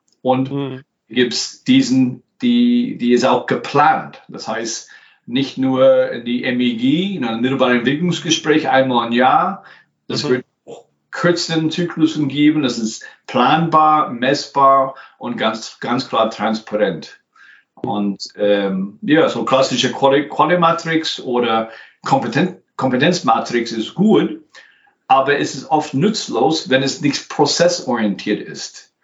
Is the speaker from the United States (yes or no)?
yes; New York, United States; German is a second language; now in Germany; wie Dinner for One, kennt vielleicht jeder Deutsche. Bin ursprünglich aus New York. Ich sage inzwischen aus Kanada